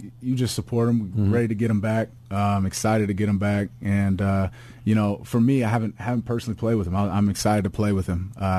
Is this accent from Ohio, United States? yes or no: yes; Cincinnati, Ohio, United States; because I'm from Cincinnati. Like, you guys are over here claiming Texas is the best football, but I'm here, you know, I'm clearly from Cincinnati, coming from there, and you guys are disrespecting me, you know?